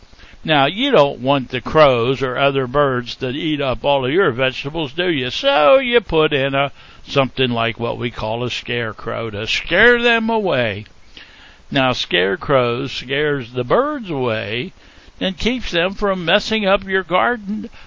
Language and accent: English; Pennsylvania, United States; when I was growing up in Pennsylvania, we used to see a lot of them.